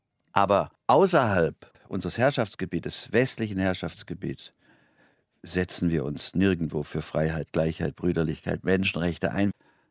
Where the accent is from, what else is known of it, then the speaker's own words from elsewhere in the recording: Germany; Deutschland ist meine Heimat. Deutschland ist eine schöne Heimat.